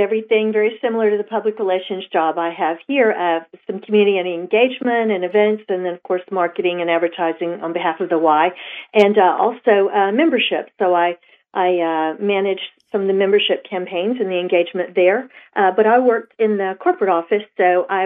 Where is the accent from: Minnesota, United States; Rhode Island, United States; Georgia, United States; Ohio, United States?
Georgia, United States; Atlanta; also born or lived in Germany; So my father was retired Army, and I grew up primarily in Atlanta, but I was born overseas in Germany. And originally, my parents came from North Alabama in Limestone County, so they came back to live and to retire, and I found my way back too.